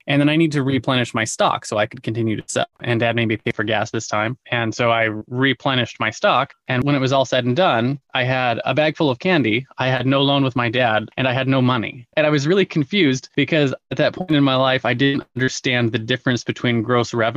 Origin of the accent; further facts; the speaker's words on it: California, United States; I grew up in an upper middle class town in Southern California.